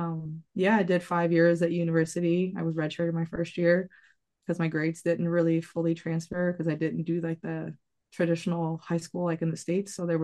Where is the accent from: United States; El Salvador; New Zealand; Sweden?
Sweden; And then I grew up in Sweden.